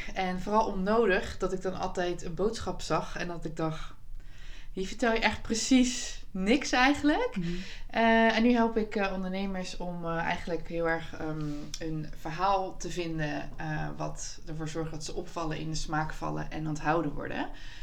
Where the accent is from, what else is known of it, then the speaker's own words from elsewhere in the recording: Rotterdam, South Holland, Netherlands; Ik kom uit Rotjeknoer